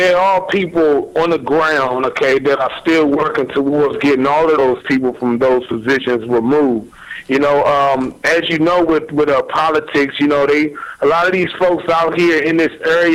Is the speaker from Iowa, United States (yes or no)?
no; Washington, District of Columbia, United States; also born or lived in Texas; now in Missouri, United States; I've only been in Missouri for 3 years. I'm actually from Washington, D.C., so a lot of stuff is a little bit different.